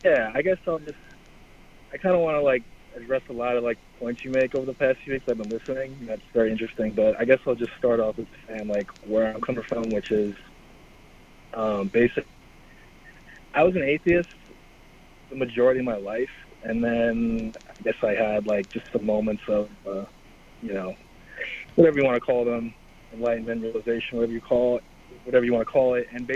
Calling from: Far Rockaway, New York, United States; I'm in Far Rockaway.

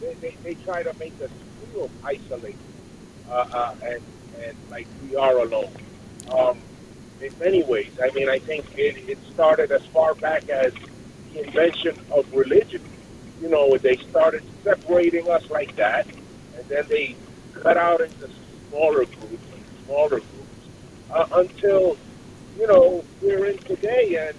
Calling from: Queens, New York, United States; from Queens.

